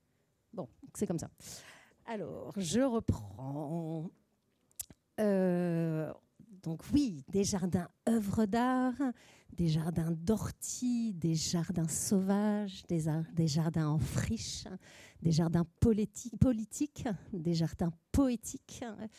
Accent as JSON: {"language": "French", "region": "Brittany", "country": "France", "said": "Par chez nous, dans le Finistère, sur une île"}